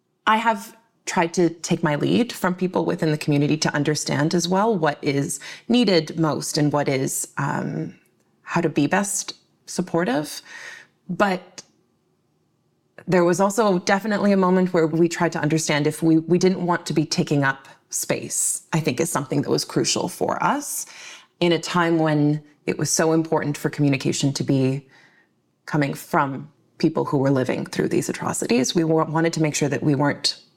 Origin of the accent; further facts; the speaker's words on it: Ottawa, Ontario, Canada; I grew up in Ottawa in a family that was very involved in political life in a lot of different ways across the country